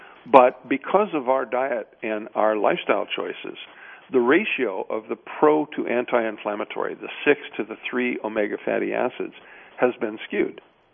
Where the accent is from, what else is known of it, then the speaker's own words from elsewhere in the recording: Midwest, United States; I grew up in the Midwest where a lot of people live